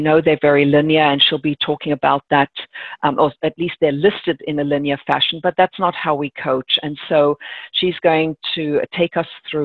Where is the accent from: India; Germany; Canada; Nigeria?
Germany; also born or lived in England / South Africa; now in United States; I'm not American, although I'm starting to sound a little bit American. Originally, I'm from England, but I grew up in Germany and South Africa, and I've been here in the United States now for 24 years. So I live just outside of Washington, D.C.